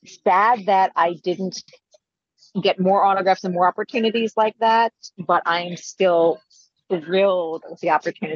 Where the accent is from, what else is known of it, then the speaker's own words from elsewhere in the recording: Maryland, United States; and remembered that I was from Maryland, which he was impressed about.